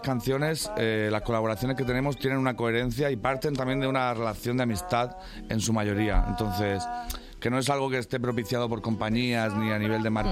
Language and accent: Spanish; Murcia, Region of Murcia, Spain; now in Madrid, Spain; Para mí más que soy de Murcia, imagínate el frío que estoy pasando aquí en Madrid estos días.